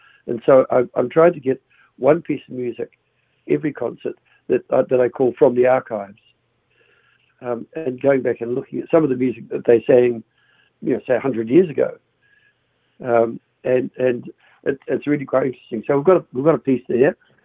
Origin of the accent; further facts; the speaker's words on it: Dunedin, Otago, New Zealand; I remember growing up in Dunedin and there being 4 or 5 brass bands, and now there's 2.